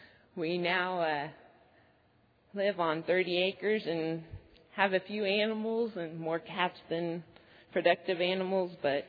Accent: Kansas City, Missouri, United States; now in Lebanon, United States; made this crazy decision to move to Lebanon, Missouri, and this little podunk hick town, because I was from Kansas City, you know, this high class upper.

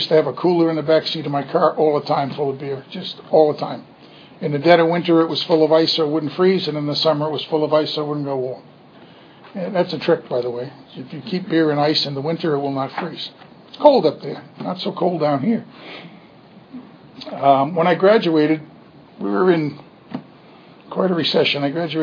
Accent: Rhode Island, United States; born there; moved away as an adult; also born or lived in Philadelphia; The longer version is I was born in Rhode Island. Not Long Island, Rhode Island. I am a real Yankee. Came down here in 96, I moved here.

